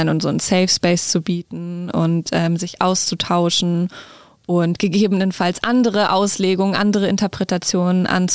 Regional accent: Hanover, Lower Saxony, Germany; Ich komme aus Hannover ursprünglich und habe da nichts gefunden.

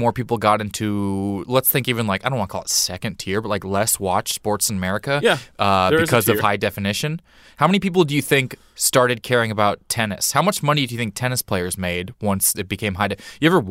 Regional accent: Missouri, United States; Outside Kansas City.

